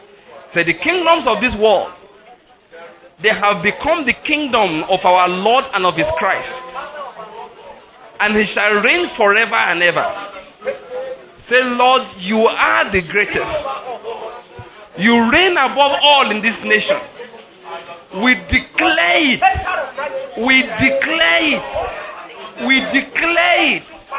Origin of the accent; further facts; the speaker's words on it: Nigeria; We're all from Nigeria, we'll do something.